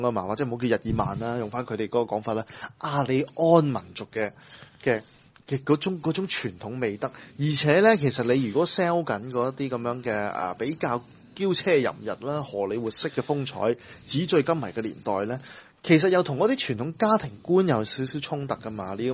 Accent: China; 即係我哋咁講啦，即係我哋中國人搞軟文化呢係真係廢到邊嘅。

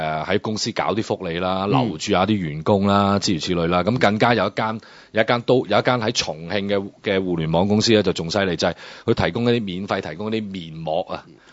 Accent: Guangdong, China; 我哋廣東人好中意食鱷魚㗎嘛。

